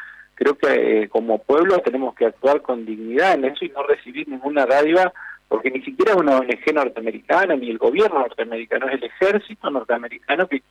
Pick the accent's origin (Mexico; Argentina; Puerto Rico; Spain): Argentina; como argentinos